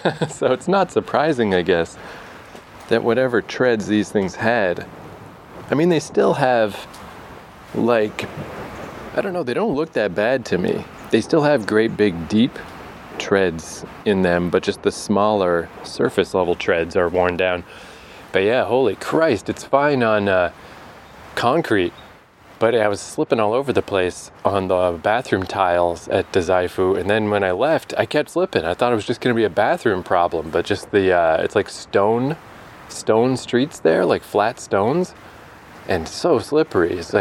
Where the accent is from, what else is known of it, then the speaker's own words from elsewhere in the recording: Canada; I got one from a gas station in my hometown back in Canada.